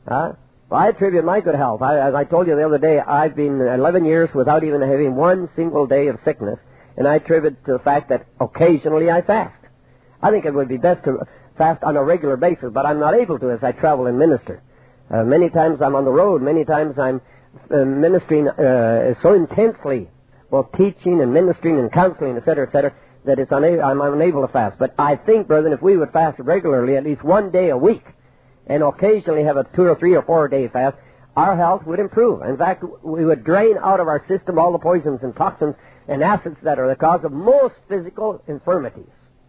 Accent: Canada; born there; Well, I'm not an American. As you know, I'm a Canadian. I was born in Canada, although I was raised on the mission field. I still retain my Canadian citizenship.

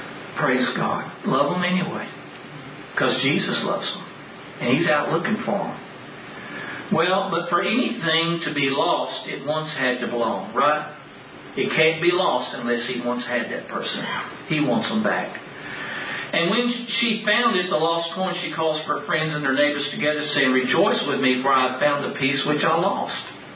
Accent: Dallas, Texas, United States; Because I grew up in Dallas and huge high schools, you know.

